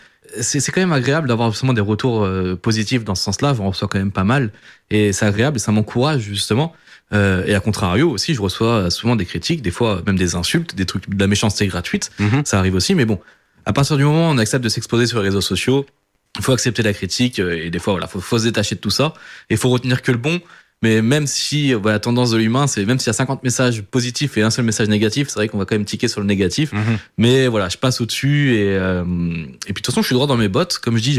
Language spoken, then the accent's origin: French; Portugal; bon, nous, on est portugais, on le sait.